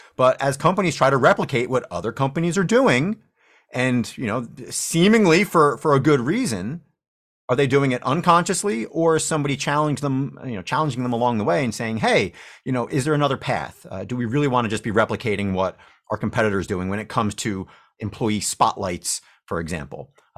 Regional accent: New Jersey, United States; Plus, I'm from New Jersey, so you know we have a way of getting out of situations

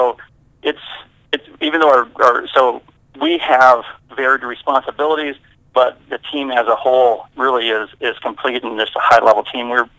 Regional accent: Wisconsin, United States; So I'm from Wisconsin originally, and we've got beautiful state as well, but a lot of trees, a lot of forested areas.

